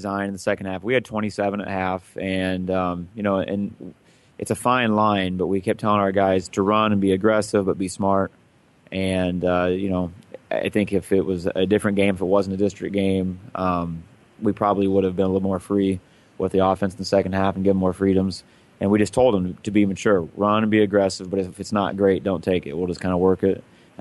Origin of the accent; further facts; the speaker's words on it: Orleans, Nebraska, United States; I'm from Orleans, and so in high school, I played against Oxford, and he coached down there.